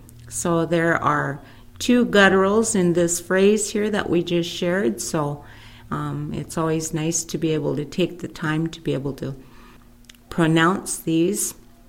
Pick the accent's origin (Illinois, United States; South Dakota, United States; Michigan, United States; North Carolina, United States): South Dakota, United States; And I am from the Ihanktwa Nakota End Village Nakota Band, coming to you from southeastern South Dakota.